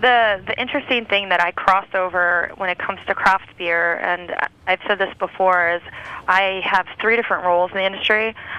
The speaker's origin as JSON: {"language": "English", "region": "New York", "country": "United States", "lives_now": "Napa, United States", "said": "I happen to live in Napa, which I'm from New York originally, so I definitely love New York City."}